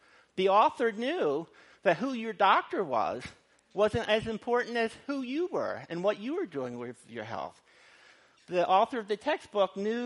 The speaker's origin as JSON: {"language": "English", "country": "United States", "said": "one, because I'm American and I know a lot more about America"}